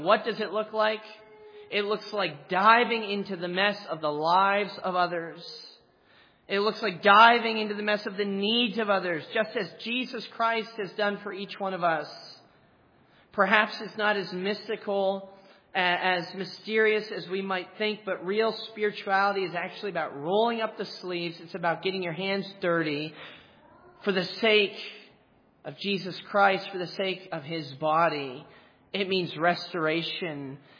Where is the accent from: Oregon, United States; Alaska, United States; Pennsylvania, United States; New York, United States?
Pennsylvania, United States; Altoona; Billy Graham mentioned my hometown in his autobiography. Why? Billy Graham said about Altoona, Pennsylvania, that it was the only place in his entire career